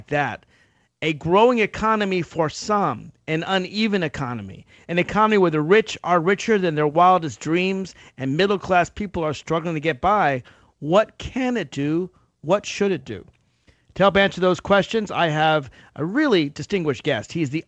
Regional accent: United States; But I'm an American, and I'm an American first.

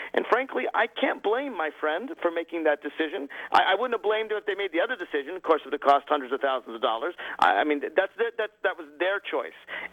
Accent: Virginia, United States; That's in my home state of Virginia, unfortunately.

